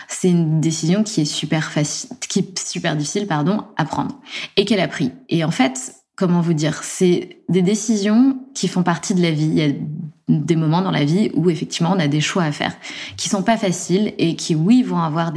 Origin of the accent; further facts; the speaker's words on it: Besançon, Bourgogne-Franche-Comté, France; moved away; Donc moi, je suis née à Besançon, donc dans le Doubs. Département 25.